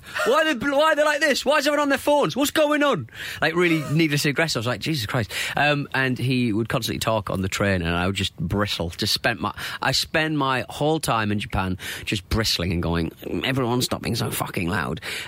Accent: England, United Kingdom; Something I learnt was, I'm an Englishman! Which I would proudly say to my girlfriend, who couldn't care less.

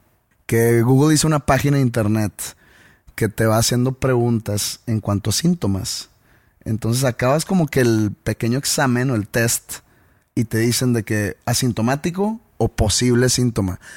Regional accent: Mexico; Y hablo a nosotros como mexicanos.

